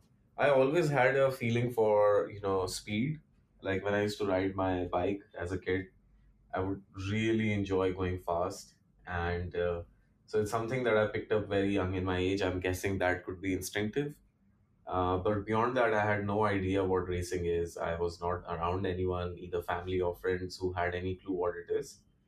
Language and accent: English; New Delhi, Delhi, India; I'm originally from New Delhi.